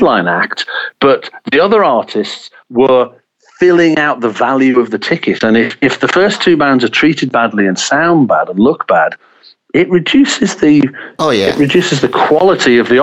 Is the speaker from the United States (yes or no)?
no; England, United Kingdom; born there; I was born in England.